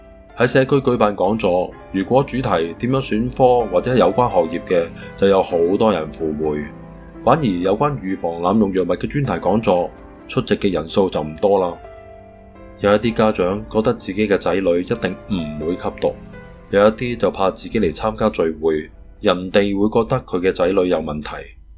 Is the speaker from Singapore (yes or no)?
yes; Singapore; 我从新加坡嚟，东南亚戒毒比加拿大容易